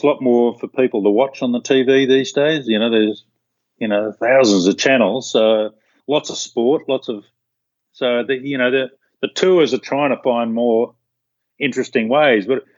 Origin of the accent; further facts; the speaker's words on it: Sydney, New South Wales, Australia; I grew up in Sydney.